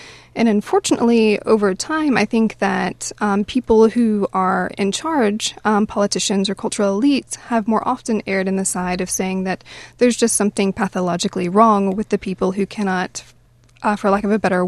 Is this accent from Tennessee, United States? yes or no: yes; Tennessee, United States; Yeah, I'm from East Tennessee.